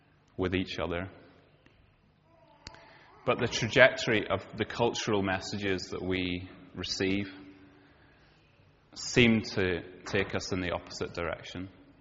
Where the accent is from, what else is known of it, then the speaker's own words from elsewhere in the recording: Northern Ireland, United Kingdom; now in Edinburgh, United Kingdom; lived in Edinburgh, the most beautiful place in the world, for the last 12. Originally, or did most of my growing up in Northern Ireland